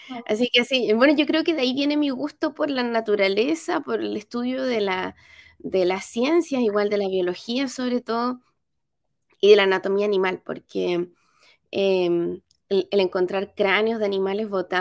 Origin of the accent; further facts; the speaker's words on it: Porvenir, Magallanes and Chilean Antarctica, Chile; mi infancia yo la pasé siempre en Porvenir. Bueno, como dijeron, yo nací allá en Tierra del Fuego